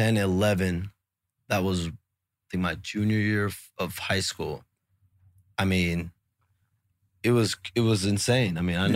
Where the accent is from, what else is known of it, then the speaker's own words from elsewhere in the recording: Chicago, Illinois, United States; I was writing a Bulls blog because I grew up in Chicago.